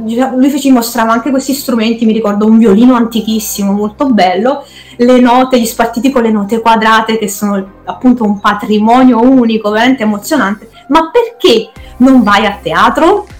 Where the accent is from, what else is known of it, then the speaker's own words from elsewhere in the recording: Naples, Campania, Italy; io andai con mio padre in una zona che si trova nei pressi del conservatorio, io sono di Napoli